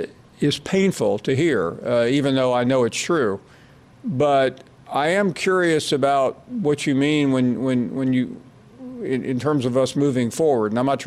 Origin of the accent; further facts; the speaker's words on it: the South, United States; And I grew up in the South, of course I heard it.